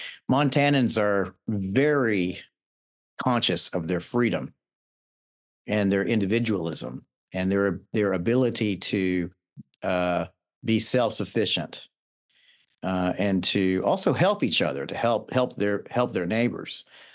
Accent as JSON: {"language": "English", "region": "Georgia", "country": "United States", "tie": "born or raised there", "said": "I was raised in Georgia, and I have a real strong attachment to my Southern heritage as well."}